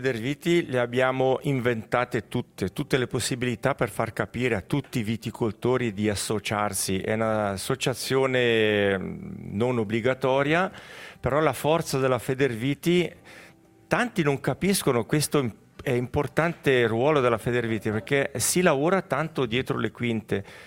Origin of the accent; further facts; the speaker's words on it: Gordola, Ticino, Switzerland; siamo di Gordola e tutte le volte le famiglie avevano il proprio vigneto